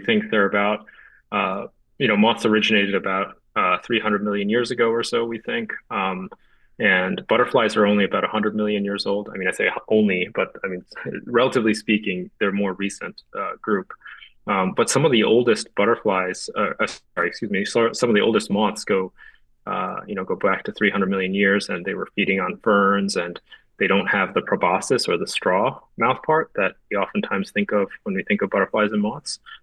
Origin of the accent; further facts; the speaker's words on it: Japan; So I grew up in Japan. When I was a little kid, I used to collect insects